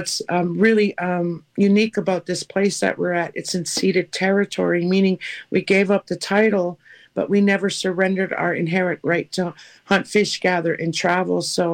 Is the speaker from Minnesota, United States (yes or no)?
yes; Leech Lake, Minnesota, United States; from Leech Lake